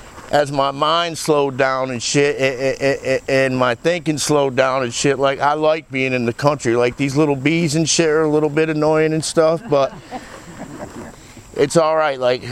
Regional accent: Troy, New York, United States; now in Pennsylvania, United States; And, like, I'm from Troy, New York, Well, I live in Pennsylvania now, out by Washington, PA, in this little bum-ass town called Davella.

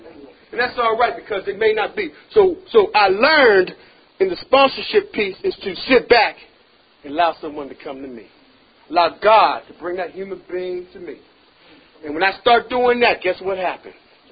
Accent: Pittsburgh, Pennsylvania, United States; I'm from Pittsburgh. Only path I know is Centenary Avenue, Fifth Avenue, Robinson Court, Francis Street.

